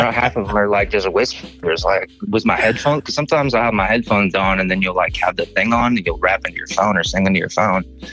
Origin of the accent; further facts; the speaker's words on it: California, United States; I think everywhere I go, people can tell I'm from the Bay Area. Because now I was out there 20-some years.